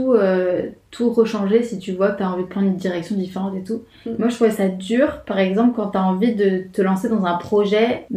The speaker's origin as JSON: {"language": "French", "country": "France", "accent": "French", "said": "dès que je rencontre des collègues et qu'ils voient que j'ai l'accent français"}